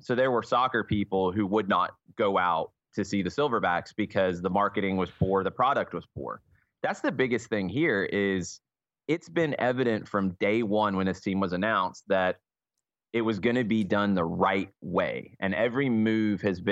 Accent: Atlanta, Georgia, United States; accent: Southern; Usually people ask where I'm from because they don't believe I'm actually from Atlanta. I'm one of the rare born and raised in the Atlanta area people that you'll meet.

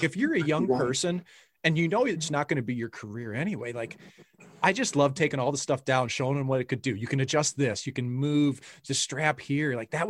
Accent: St. Louis, Missouri, United States; It didn't matter for a kid like me growing up in St. Louis, when we'd road trip to Detroit or fly sometimes

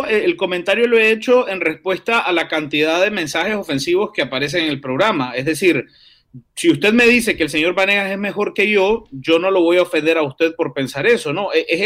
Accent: Nicaragua; como soy nicaragüense no debería hablar de fútbol.

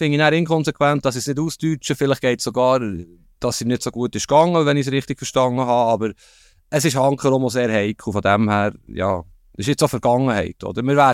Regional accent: Bern, Switzerland; Darf ich das sagen als Berner?

